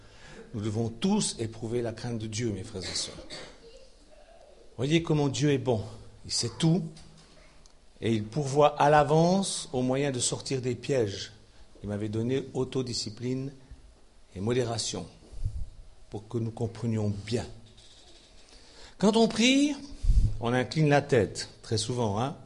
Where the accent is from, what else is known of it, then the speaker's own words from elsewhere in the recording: Switzerland; Chez nous, en Suisse, on a des bergers.